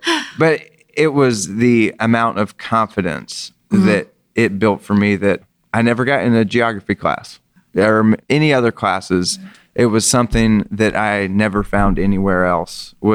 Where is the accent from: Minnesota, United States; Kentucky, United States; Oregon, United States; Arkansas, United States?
Kentucky, United States; I will say one thing just about my hometown that I wasn't able to get back to because I never went back to school there. But my mom went to school there, and I have tons of friends that did. Wayne County, Kentucky, has one of the best bands in the nation.